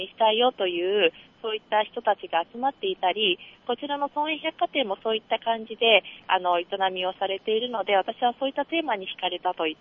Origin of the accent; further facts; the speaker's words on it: Tokyo, Japan; 私は東京都ですね。